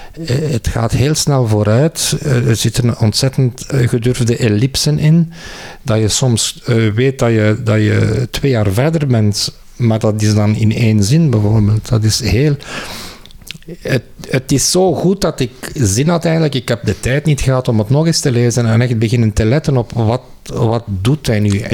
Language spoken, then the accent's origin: Dutch; Aalst, East Flanders, Belgium; Het speelt zich af in mijn geboortestad. Dus ik ben ook van Aalst.